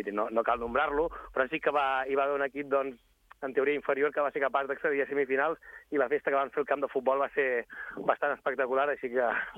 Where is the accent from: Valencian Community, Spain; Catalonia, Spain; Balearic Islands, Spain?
Catalonia, Spain; Sant Quintí de Mediona; Jo sóc d'allà, sóc fill de Sant Quintí